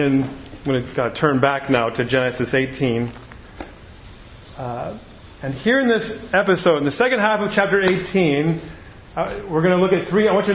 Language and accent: English; New Jersey, United States; But growing up in New Jersey, and some of you grew up in the north, had snow and winter activities you could do.